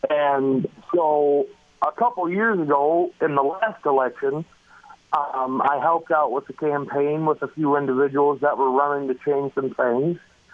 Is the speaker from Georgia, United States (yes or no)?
no; Eagle, Idaho, United States; I was raised in the Eagle area. I mean, my grandparents live out in Eagle, and we do own a family farm. So I was definitely raised the country lifestyle.